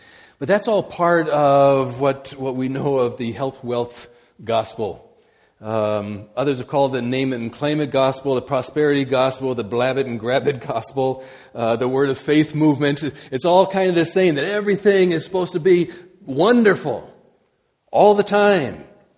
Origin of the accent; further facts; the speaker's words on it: India; I was born and raised in India, and so I went to a boarding school for most of 12 years.